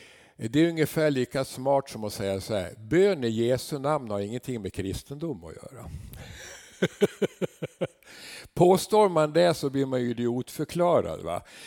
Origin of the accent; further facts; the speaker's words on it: Bergslagen, Sweden; Och det brinner också där jag kommer från, Bergslagen, Västerås stift och så vidare.